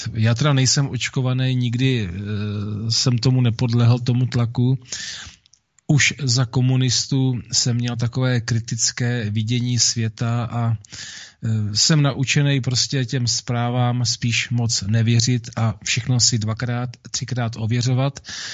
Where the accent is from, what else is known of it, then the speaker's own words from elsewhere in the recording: East Bohemia, Czechia; Jinak já jsem z východních Čech, na rozdíl od tebe